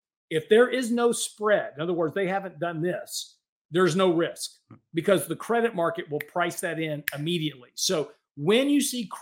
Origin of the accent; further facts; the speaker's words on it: Houston, Texas, United States; I'm from Houston, so Texans aren't playing.